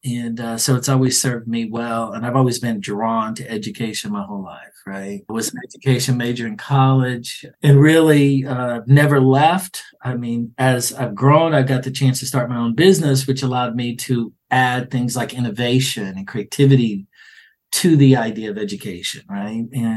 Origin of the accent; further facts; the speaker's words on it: Tennessee, United States; You know, as I grew up in East Tennessee, kind of in a rural area.